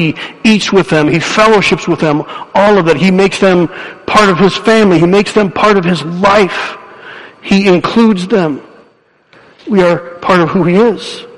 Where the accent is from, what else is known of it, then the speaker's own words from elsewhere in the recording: Jenison, Michigan, United States; I still remember growing up in Jenison, Michigan.